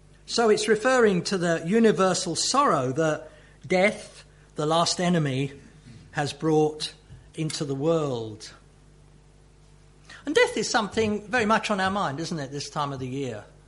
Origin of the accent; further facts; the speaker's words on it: Dartford, South East England, United Kingdom; I sometimes have gone down to my hometown of Dartford